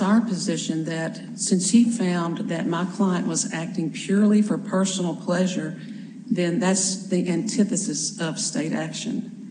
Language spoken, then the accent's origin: English; Montgomery, Alabama, United States; And by the way, I am from Montgomery, so if you wanted to go to Montgomery, that would have been all right.